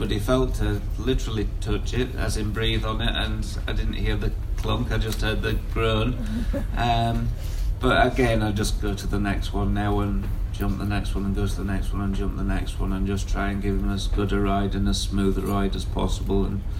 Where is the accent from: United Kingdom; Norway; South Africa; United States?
United Kingdom; at the top of the sport as British riders